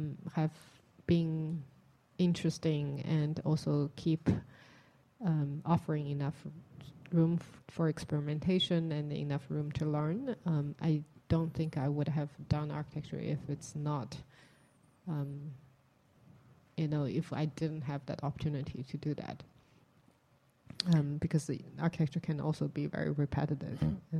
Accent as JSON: {"language": "English", "country": "China", "tie": "born or raised there", "said": "You know, I'm from China. I grew up in a time where architecture is not yet has not taken off yet."}